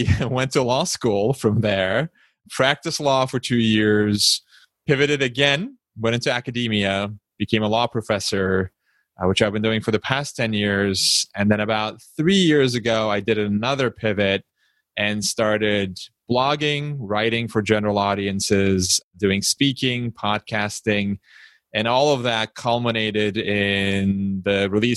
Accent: Istanbul, Turkey; I grew up in Istanbul, Turkey, and in this tiny apartment, our electricity supply was really unreliable.

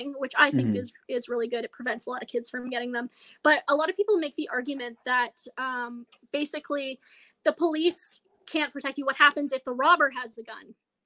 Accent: Canada; Just, as a Canadian, I can't comprehend it personally.

